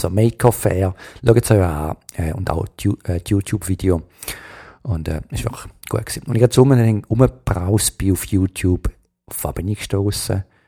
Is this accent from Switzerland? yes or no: yes; Switzerland; Also für mich ist ganz klar, als Schweizer, Driving Range, Range, schreibt man genau gleich